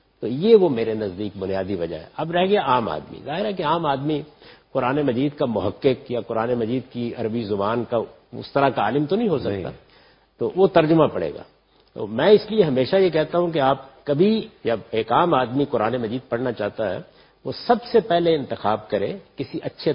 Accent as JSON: {"language": "Urdu", "country": "Pakistan", "said": "میں پاکستانی ہوں، باہر بیٹھا ہوا تھا کسی ملک میں تو وہ بھی میری شناخت ہے، لیکن میری مذہبی شناخت میں تعدد نہیں ہے، وہ ایک ہی ہے، وہ میں مسلمان."}